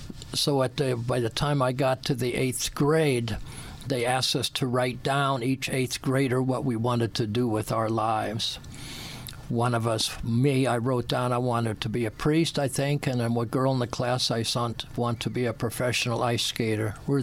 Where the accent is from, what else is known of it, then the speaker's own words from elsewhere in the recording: Portland, Oregon, United States; also born or lived in Alaska; Well, I was originally from Alaska, because my dad went up there during the Depression to find work. But as soon as work opened up, which was in 1944, we moved to Portland, where both my parents were born.